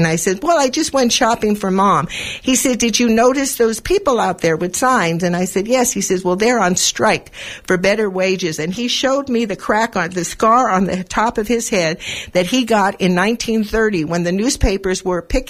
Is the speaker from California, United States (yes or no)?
yes; Los Angeles, California, United States; My mother asked me to go to the store, and I come from Los Angeles, and they used to have a supermarket called Ralph's.